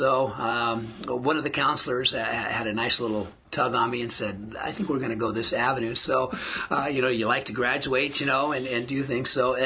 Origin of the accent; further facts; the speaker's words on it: California, United States; I'm from the Central Valley, so football and wrestling are the two sports there, and I did them both.